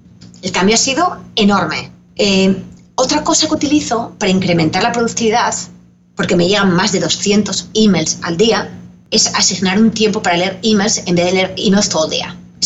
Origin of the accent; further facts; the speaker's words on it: Spain; now in United States; cuando vine por primera vez de España, cuando me preguntaban, fui directamente a Michigan, ¿vale? Entonces cuando me preguntaban, ¿eres latina? Yo decía, no, yo soy española